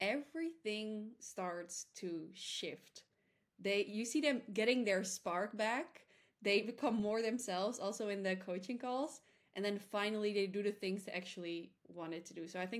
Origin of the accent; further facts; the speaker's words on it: Netherlands; And as you said … from the Netherlands.